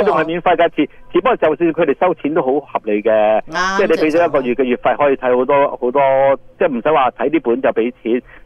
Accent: Guangdong, China; 因为我哋始终广东人先啦，我哋广东人行先咯

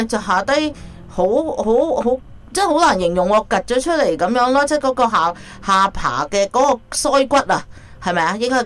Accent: China; 即系我哋中国人啊，有啲系啡色噶嘛

